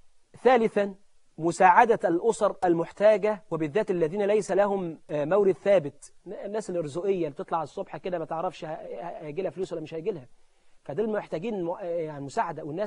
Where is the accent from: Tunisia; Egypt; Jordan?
Egypt; واحنا عندنا في مصر الحمد لله